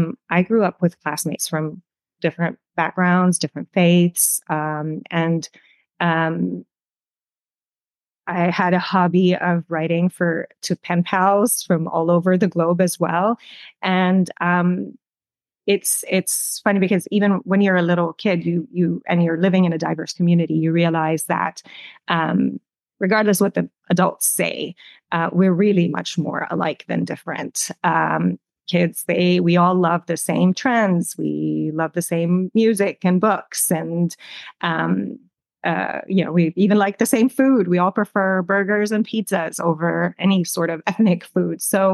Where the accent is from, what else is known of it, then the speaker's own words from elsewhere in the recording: United Arab Emirates; also born or lived in Syria / Russia; now in United States; Grew up in the United Arab Emirates. I'm originally from the North Caucasus, which is part of Russia. And I moved to the United States. I've been here a little over 15 years now.